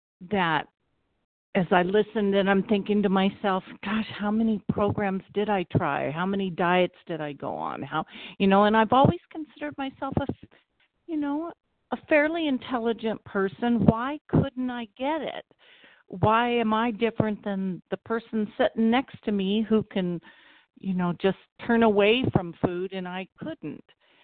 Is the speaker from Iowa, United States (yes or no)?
no; Oregon, United States; from Oregon